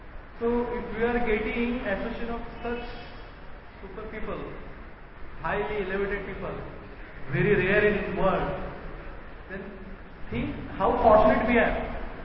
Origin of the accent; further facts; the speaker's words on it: India; born there; But when we think, I'm born Indian, and what's going on in my mind?